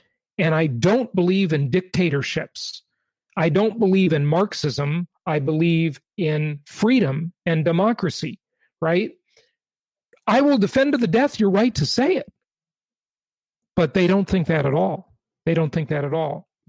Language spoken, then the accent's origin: English; Los Angeles, California, United States; I lived in Orange County at the time. I grew up in Los Angeles, so I knew all those areas where this was happening.